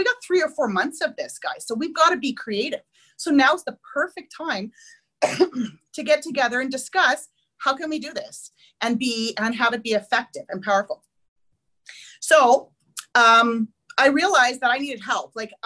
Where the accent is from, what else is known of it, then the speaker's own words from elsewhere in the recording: Canada; being a Canadian